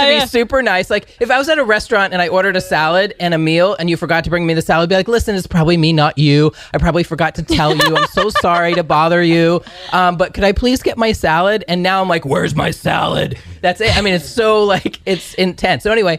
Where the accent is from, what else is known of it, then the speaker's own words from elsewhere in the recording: Maine, United States; I'm from New England, by the way. I'm from Maine and the home of L.L. Bean.